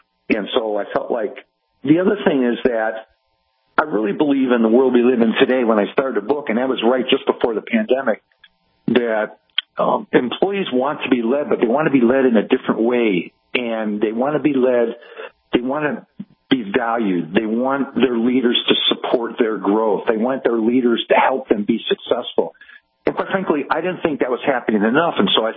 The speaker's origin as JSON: {"language": "English", "town": "Cleveland", "region": "Ohio", "country": "United States", "tie": "born or raised there", "also_born_or_lived": "Kansas City / Louisville / Missouri / Northern Michigan", "moved": "as an adult", "said": "I'd have to leave Cleveland, my hometown, and moved to Kansas City and worked for a big, large healthcare system there for 10 years, and then to Louisville, and back to rural Missouri as my first time CEO, and then Northern Michigan"}